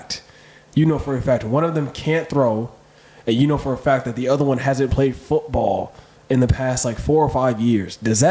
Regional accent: Michigan, United States; But me, I'm a diehard Michigan fan. I'm from Michigan. Go blue all day, every day.

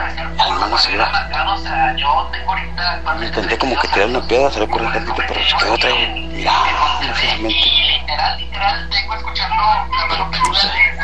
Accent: Veracruz, Mexico; now in Tijuana, Mexico; Estaba yo en Veracruz, que soy originario de Veracruz.

